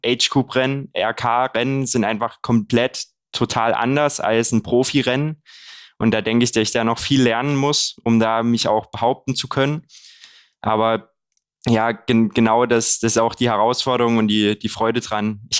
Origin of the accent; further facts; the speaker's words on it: Haselbachtal, Saxony, Germany; mein Heimatort, das kleine Dorf Haselbachtal, die Gemeinde Haselbachtal kommt aus dem Speckgürtel von Dresden